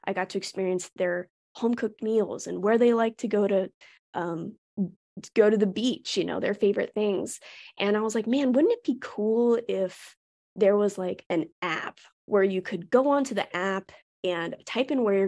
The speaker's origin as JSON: {"language": "English", "country": "United States", "said": "Like I have a backpack and I'm American."}